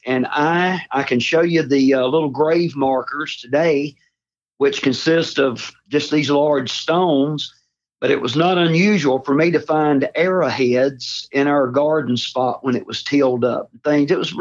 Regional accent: Saxapahaw, North Carolina, United States; I grew up in North Carolina. It's a little small town named Saxapahaw. There really is such a place.

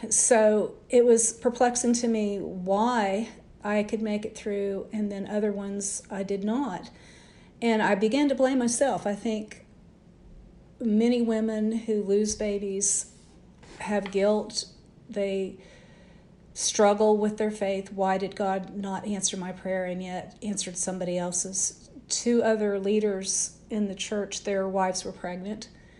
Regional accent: Kansas, United States; I've been around tornadoes growing up in Kansas

